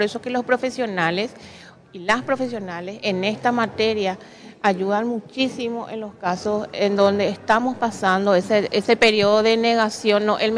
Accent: Paraguay; ese respeto que necesitamos nosotros rescatar como familia paraguaya que somos

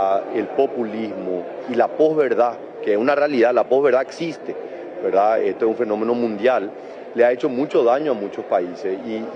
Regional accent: Paraguay; Somos nosotros los paraguayos los que vamos a ser los protagonistas de nuestro Paraguay

